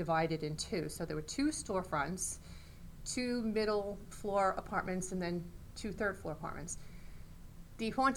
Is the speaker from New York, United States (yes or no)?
yes; Bronx, New York, United States; now in Wantage, United States; I'm not. I was born and bred in the Bronx.